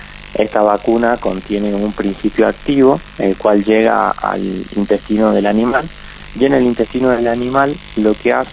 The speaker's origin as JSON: {"language": "Spanish", "country": "Argentina", "said": "siendo los únicos argentinos"}